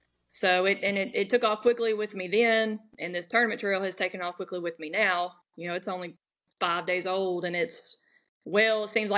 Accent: Benton, Louisiana, United States; my hometown is Benton, Louisiana. But, you know, I came over here to Western Road when I went to college.

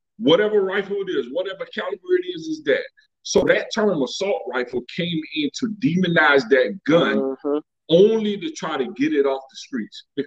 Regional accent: Carolina, United States; Now I know I grew up in Carolina where we used to come to school with a gun rack in the back of the truck.

